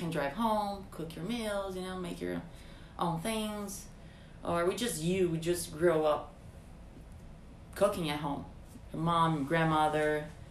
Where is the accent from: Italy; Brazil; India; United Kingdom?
Brazil; moved away as an adult; also born or lived in Fort Lauderdale / Philadelphia; now in Spokane, United States; I'm originally from Brazil, yeah, but before moving to Spokane, I was living in Florida, Fort Lauderdale, and before that, I moved to America first time, 2014.